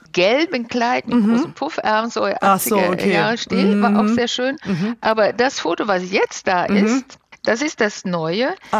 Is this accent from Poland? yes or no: no; Sweden; now in Heidelberg, Germany; damals war ich noch Gemeinderätin in Stadt Heidelberg als Schwedin, ist nicht so gewöhnlich.